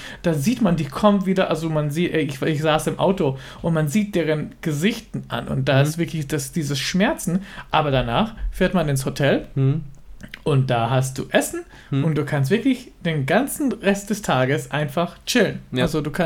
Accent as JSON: {"language": "German", "country": "Israel", "tie": "born or raised there", "said": "ich bin auch in Israel aufgewachsen, da hast du so Temperaturen von 30, 40 Grad und 90% Luftfeuchtigkeit"}